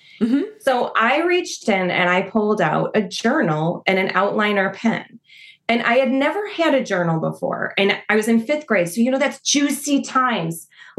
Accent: Naperville, Illinois, United States; So I grew up in Naperville.

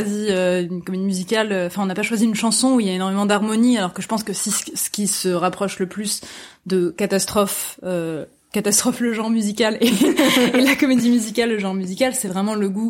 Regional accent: Rezé, Pays de la Loire, France; moved away as an adult; now in Paris, France; moi je viens de l'ouest de la France, une petite ville qui s'appelle Rezé, qui est pas loin de Nantes. Et avant d'arriver à Paris à 18 ans, j'étais venue une seule fois à Paris à 11 ans

